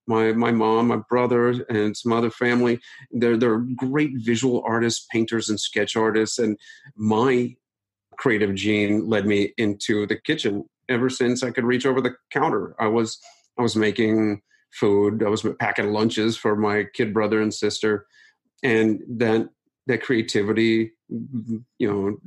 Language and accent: English; Ohio, United States; I did a road trip across the country from where I grew up in Ohio to my dad's house in California.